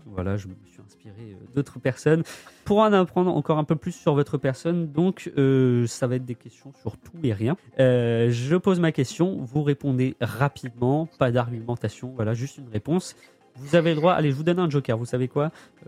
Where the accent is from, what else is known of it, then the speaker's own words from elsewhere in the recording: Normandy, France; j'ai 18 ans, j'ai grandi 18 ans en Normandie, je suis arrivé il n'y a pas longtemps